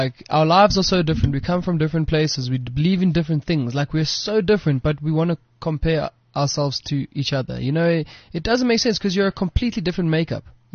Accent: South Africa; because of where we've come from, and specifically being South African and being like the first generation of the internet technology

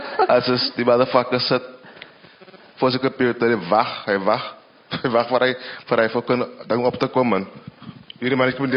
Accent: Western Cape, South Africa; accent: Kaaps; first language Kaaps

